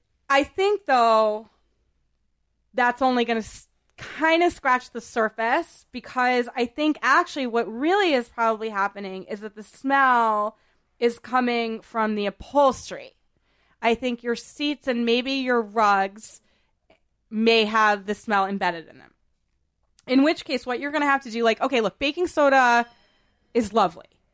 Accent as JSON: {"language": "English", "town": "Boston", "region": "Massachusetts", "country": "United States", "tie": "born or raised there", "said": "I always say, you know, I grew up in Boston."}